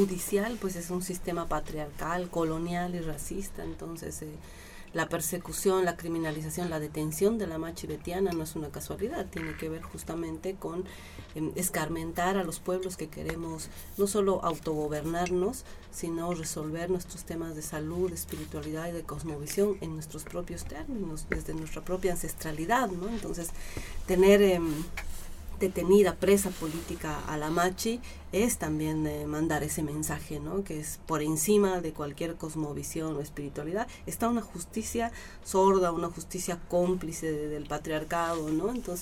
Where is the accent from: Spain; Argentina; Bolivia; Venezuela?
Bolivia; Yo vengo desde Bolivia, desde territorio aymara